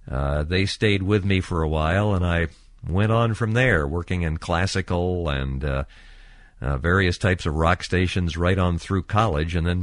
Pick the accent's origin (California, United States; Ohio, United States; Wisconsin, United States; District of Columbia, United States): District of Columbia, United States; Washington; I was in my junior year of high school in my hometown, Washington, D.C., and I'd made quite the pest of myself calling local rock and roll radio stations